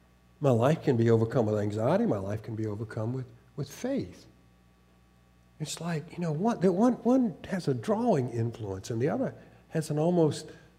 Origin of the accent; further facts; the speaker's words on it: the South, United States; born there; accent: Southern; I used to have a really good Southern accent because it's just I was born in the South